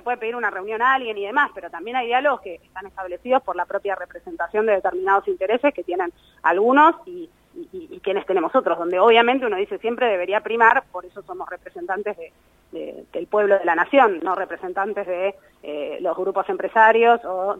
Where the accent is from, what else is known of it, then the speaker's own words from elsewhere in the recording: Buenos Aires Province, Argentina; yo provengo de la provincia de Buenos Aires, y donde gran parte del territorio hay humedales